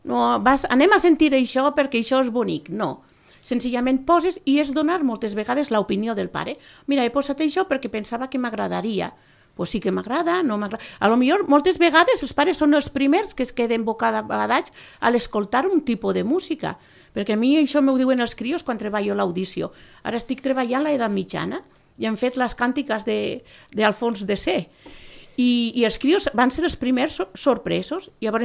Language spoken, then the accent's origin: Catalan; Valencia, Valencian Community, Spain; jo sóc de València i jo recordo de petita, que concert que feien en el poble